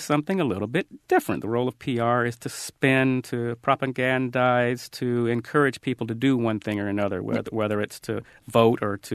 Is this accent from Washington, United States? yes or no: yes; Seattle, Washington, United States; I'm an African American, and I grew up in Seattle.